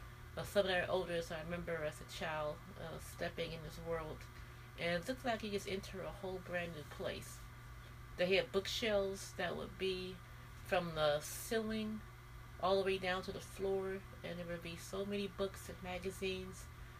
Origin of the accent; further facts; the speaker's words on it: California, United States; I remember one bookstore I used to attend when I was little, growing up in California.